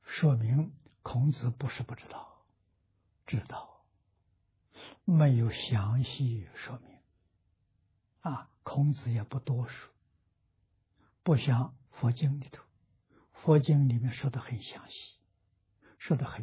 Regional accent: China; 我们中国人叫他做灵魂。

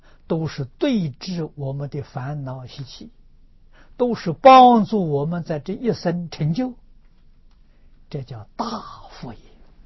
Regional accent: China; 我们中国人常讲，他命里头有财库啊。

